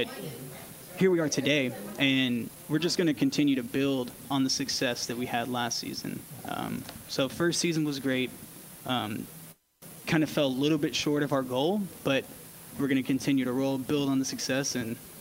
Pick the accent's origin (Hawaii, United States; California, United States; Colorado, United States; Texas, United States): Texas, United States; Austin; So I am from Texas originally, Austin, Texas